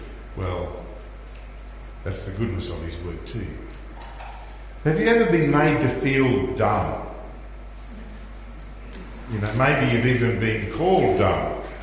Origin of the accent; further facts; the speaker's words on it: Queensland, Australia; When I was a teenager, I'm from Queensland, we had no sheep.